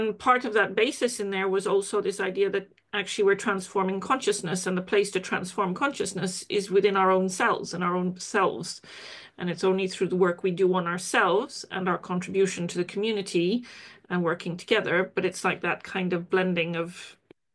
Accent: Auroville, Tamil Nadu, India; Yeah, so I was born and brought up in India, a international township called Auroville, which is where my surname comes from.

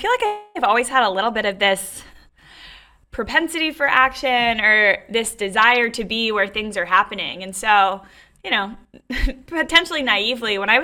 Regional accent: North Carolina, United States; I grew up in the Southeast. I grew up in North Carolina. And my parents were a little bit unconventional.

